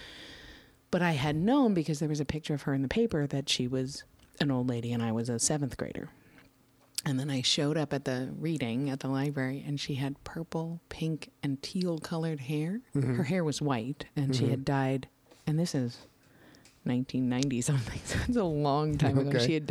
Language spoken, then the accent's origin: English; New York, United States; I am also a New Yorker, a native New Yorker.